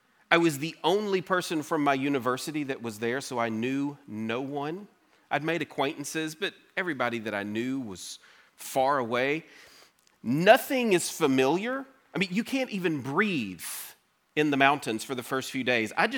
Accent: Louisiana, United States; Now, I'm from Louisiana, right? So this is new to me.

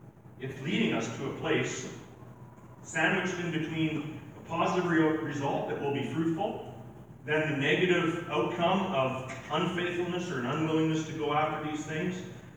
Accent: Ireland; I'm Irish.

